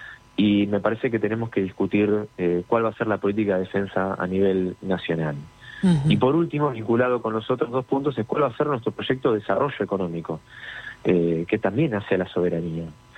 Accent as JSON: {"language": "Spanish", "country": "Argentina", "said": "para mí, pesar como argentino y malvinero"}